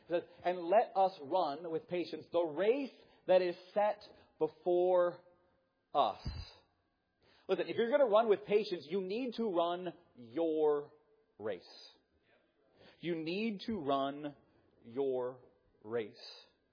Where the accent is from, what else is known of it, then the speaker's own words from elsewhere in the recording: Pennsylvania, United States; born there; I'm not from Ohio. But I was born in Pennsylvania. Then I went to college in Tennessee. Then I went back to Pennsylvania for a little while. And now I'm here.